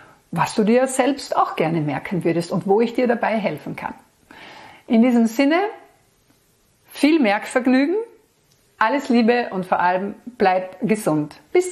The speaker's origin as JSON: {"language": "German", "country": "Austria"}